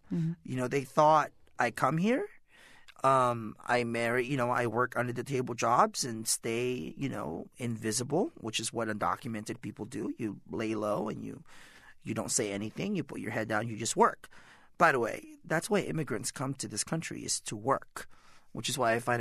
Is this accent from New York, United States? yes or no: no; California, United States; And growing up in the Bay Area in California, it was just easier for me to come out of one of the closets.